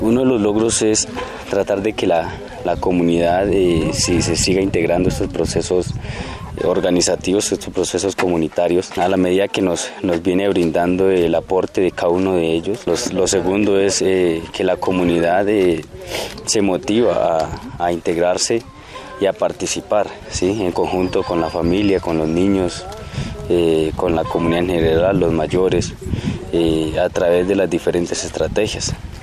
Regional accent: Caloto, Cauca, Colombia; soy del territorio de López Adentro, del municipio de Caloto.

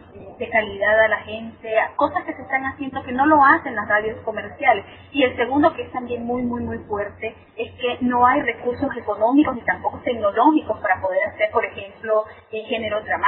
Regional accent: Nicaragua; me encantan las radios acá en mi país, porque trabajamos con las uñas

